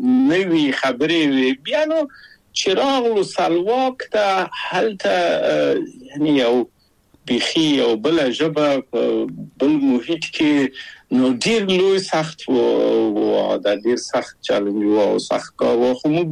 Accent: Kabul, Afghanistan; moved away

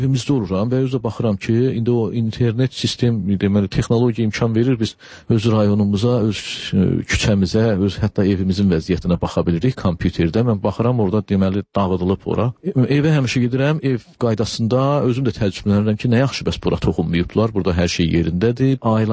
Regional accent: Aghdam, Aghdam District, Azerbaijan; biz o Azərbaycanın o nəzarətində olmayan torpaqlardan olan adamlar, yəni mən Ağdamlıyam

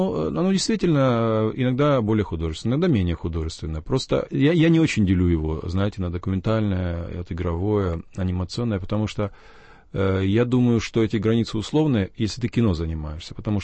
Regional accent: Kazakhstan; born or raised there; moved away as an adult

